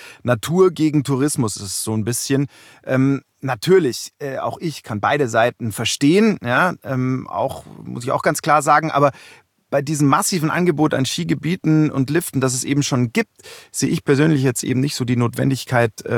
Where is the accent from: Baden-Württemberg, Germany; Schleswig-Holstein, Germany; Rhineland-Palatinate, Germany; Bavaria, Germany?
Bavaria, Germany; Munich; in meiner Heimat rund um München